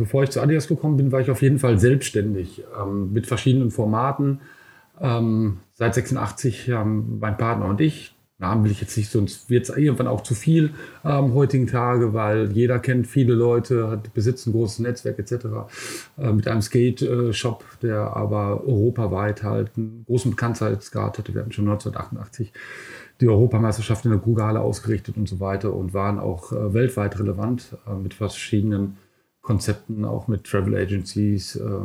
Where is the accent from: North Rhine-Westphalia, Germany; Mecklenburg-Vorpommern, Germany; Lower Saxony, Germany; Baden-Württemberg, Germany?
North Rhine-Westphalia, Germany; Bochum; Und deswegen bin ich auch stolz drauf, wo ich herkomme. Und viele gute Menschen, Distribution, Verleger und so weiter kommen tatsächlich aus Bochum.